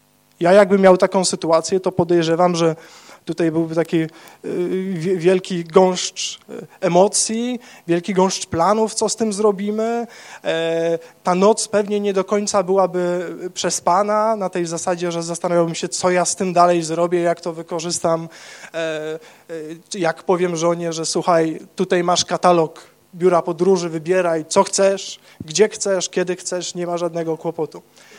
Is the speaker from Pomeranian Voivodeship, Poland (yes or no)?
no; Kraków, Lesser Poland, Poland; Ja tutaj jestem z Krakowa, mąż i ojciec